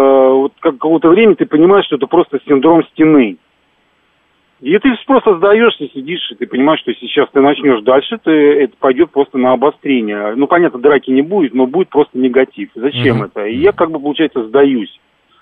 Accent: Moscow, Russia; они знают, что я из Москвы

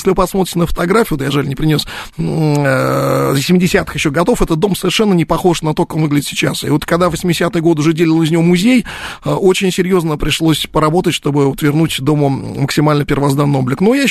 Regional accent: Moscow, Russia; У нас, в смысле, в Москве, это же мой родной город. Я здесь все мое родное.

